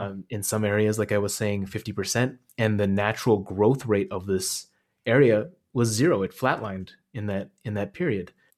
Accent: Khotan, Xinjiang, China; I went to my hometown, Khotan, which is this oasis city in the kind of like right on the edge of the desert.

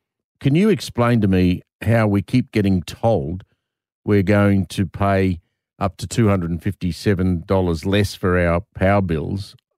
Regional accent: Adelaide, South Australia, Australia; Now, I grew up in Adelaide and I spent many school holidays with my parents in places like Berry and Lake Bonney and Renmark, Wakeree, Loxton, all those places.

